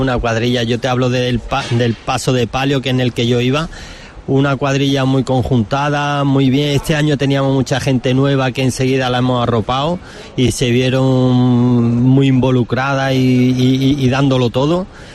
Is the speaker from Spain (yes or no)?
yes; Granada, Andalusia, Spain; Yo nací en el Zaidín y me crié en el Zaidín.